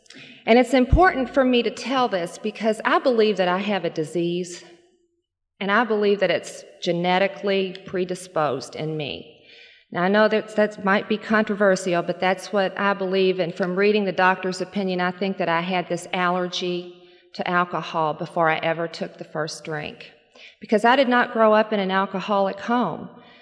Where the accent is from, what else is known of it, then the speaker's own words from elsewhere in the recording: Louisville, Kentucky, United States; born there; I was born in Louisville, Kentucky, and I was an only child.